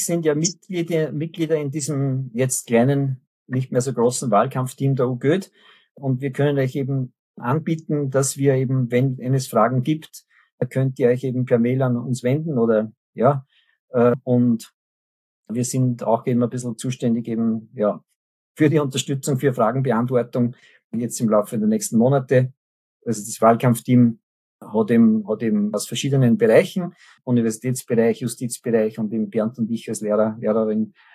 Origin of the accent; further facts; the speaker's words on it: Statzendorf, Lower Austria, Austria; auch meiner Heimatgemeinde Statzendorf, wo ich herkomme.